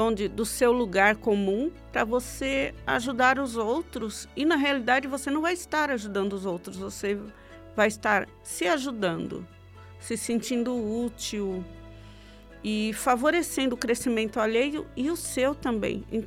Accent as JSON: {"language": "Portuguese", "town": "Poá", "region": "São Paulo", "country": "Brazil", "said": "Eu sou da Zona Leste, eu sou de Poá."}